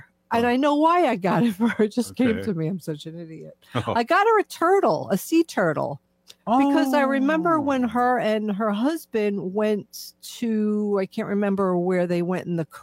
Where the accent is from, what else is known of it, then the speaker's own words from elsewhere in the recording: New York, United States; because I'm from New York, so everything happens fast and we're loud and it's a lot.